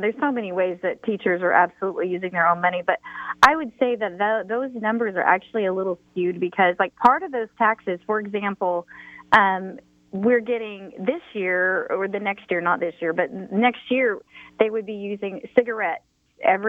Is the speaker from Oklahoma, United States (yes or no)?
yes; Kingfisher, Oklahoma, United States; you know, I grew up in Kingfisher, and I ran into some Kingfisher teachers.